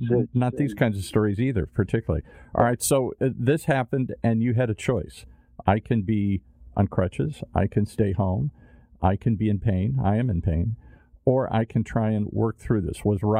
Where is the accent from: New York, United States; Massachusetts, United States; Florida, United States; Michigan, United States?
Michigan, United States; not unlike the suburban neighborhoods I grew up in outside of Detroit here.